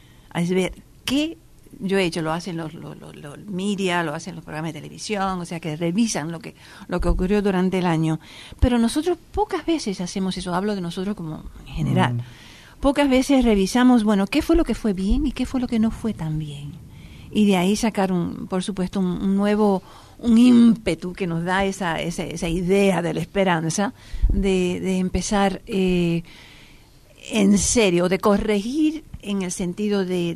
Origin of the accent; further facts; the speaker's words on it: United States; Y yo como me crié en Estados Unidos y siempre hacíamos una propuesta de un año.